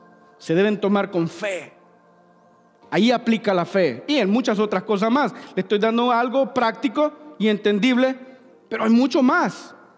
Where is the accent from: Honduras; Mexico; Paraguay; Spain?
Honduras; Porque yo soy hondureño, pero tengo amigos mexicanos, guatemaltecos, nicaragüenses, costarricenses, panameños, colombianos, hay de todo.